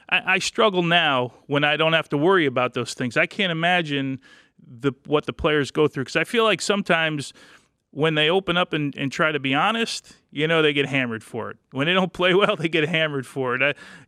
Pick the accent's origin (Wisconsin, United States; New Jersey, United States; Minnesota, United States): New Jersey, United States; Kearny; Yeah, I mean, I was a kid from New Jersey. I fought my way out of Kearney